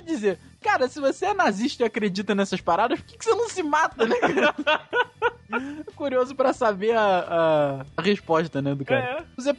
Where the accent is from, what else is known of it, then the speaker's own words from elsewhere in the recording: Cachoeiro de Itapemirim, Espírito Santo, Brazil; em Cachoeira de Itapemirim, minha terra natal, eu conheci um ser humano.